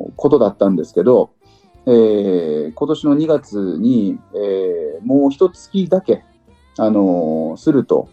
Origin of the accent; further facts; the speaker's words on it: Fukuoka, Japan; 僕は福岡の人間なんですよ。